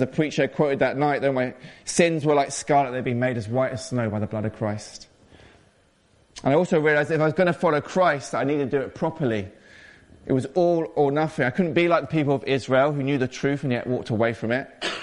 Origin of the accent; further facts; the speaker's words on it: London, United Kingdom; I was brought up in London in a loving Christian but middle class home.